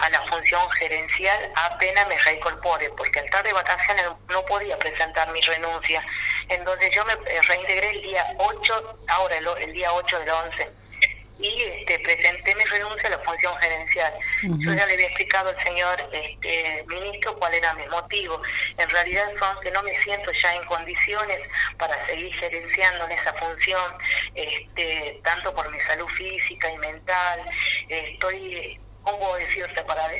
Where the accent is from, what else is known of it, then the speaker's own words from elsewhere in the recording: Molinos, Salta, Argentina; now in Aguaray, Argentina; yo no soy de acá, de Salta, y de los Valles de Calchaquí, de Molinos.